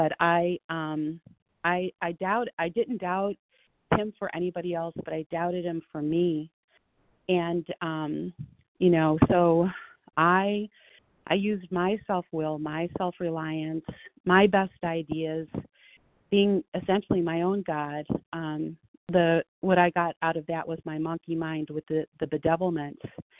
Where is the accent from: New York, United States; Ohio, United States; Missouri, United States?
Ohio, United States; I'm from Ohio, compulsive eater on the recovery bus.